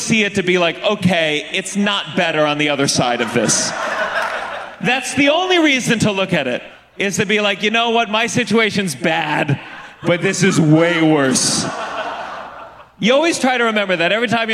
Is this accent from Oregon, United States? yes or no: no; New York City, New York, United States; Bodegas. I'm from New York City. Bodegas.